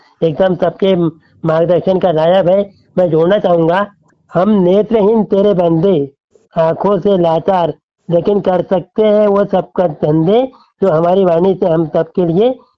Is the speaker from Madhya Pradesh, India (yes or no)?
yes; Betul, Madhya Pradesh, India; मैं रहने वाला जिला बैतूल मध्य प्रदेश का निवासी हूँ।